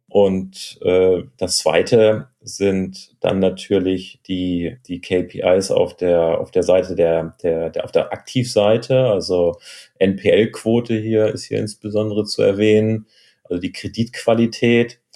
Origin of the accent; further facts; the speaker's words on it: Hamburg, Germany; Astra, als Hamburger.